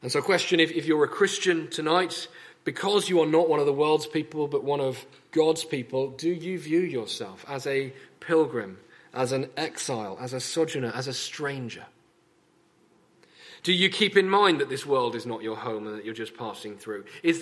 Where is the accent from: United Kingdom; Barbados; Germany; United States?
United Kingdom; there's things we do as British people.